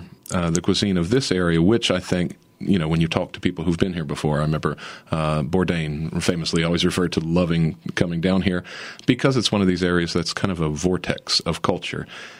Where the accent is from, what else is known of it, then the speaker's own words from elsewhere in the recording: Louisiana, United States; And I grew up in what I would say, I grew up southern in South Louisiana.